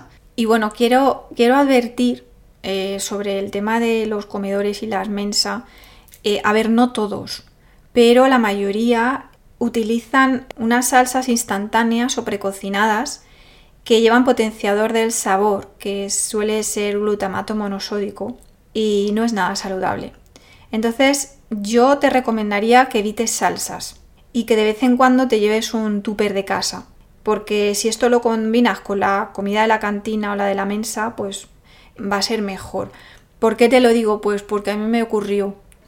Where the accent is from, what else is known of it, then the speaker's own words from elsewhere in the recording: Spain; now in Germany; estamos acostumbrados como españoles a comer un tipo de platos que tienen unos ingredientes que provienen de aquí, de nuestra zona